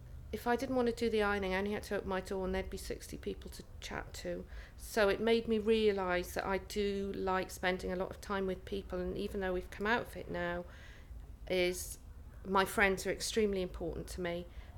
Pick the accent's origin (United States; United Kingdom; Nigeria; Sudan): United Kingdom; Glastonbury, South West England; Even though I come from Glastonbury, I don't juggle, I don't wear a funny felt hat, and I don't drink special brew.